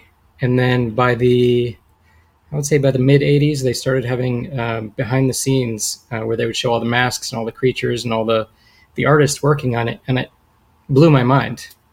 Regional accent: San Diego, California, United States; born there; also born or lived in Virginia / Detroit; now in Los Angeles, United States; I had just moved to California. I was born in San Diego, but I just moved back in 2013.

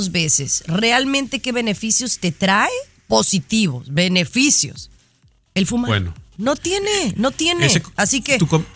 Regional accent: Mexico; moved away; yo no vivo en México, pero soy mexicana

